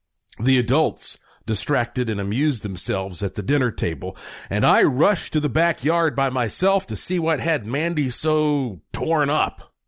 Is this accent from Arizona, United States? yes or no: no; Asheville, North Carolina, United States; born there; My family has been in North Carolina on both sides since the late 1700s. I was born in Asheville.